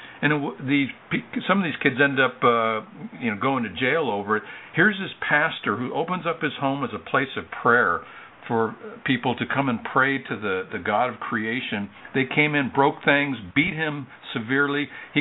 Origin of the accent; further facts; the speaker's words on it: United States; I'm so humbled that I come from America, a place of privilege